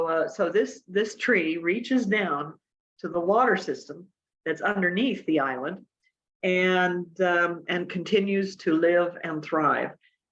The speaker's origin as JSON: {"language": "English", "town": "Fairfax", "region": "Virginia", "country": "United States", "tie": "born or raised there", "also_born_or_lived": "Topeka, Kansas", "said": "And I grew up outside of Washington, D.C. in Fairfax, but I was born in Topeka, so I'm an old Kansas girl like Dorothy, and sometimes I click my heels and come home."}